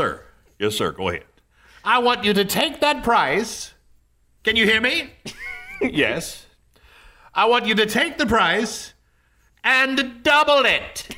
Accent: Onancock, Virginia, United States; when I was over on the Eastern Shore the other day, I was listening to WESR, which I grew up on.

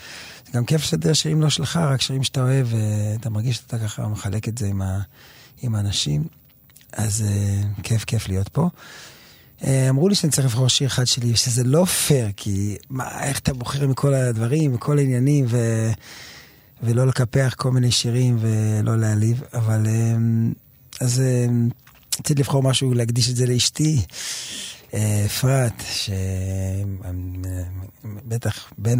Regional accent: Jerusalem, Jerusalem District, Israel; גדלתי בכנסת הזה, בית יצחק, בשכונת הפרסים בנחלות

